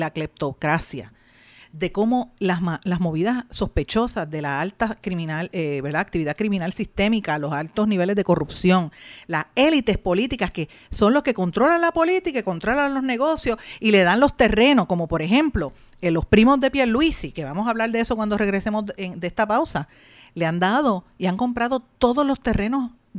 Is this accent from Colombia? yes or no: no; Puerto Rico; Soy boricua, para que tú lo sepas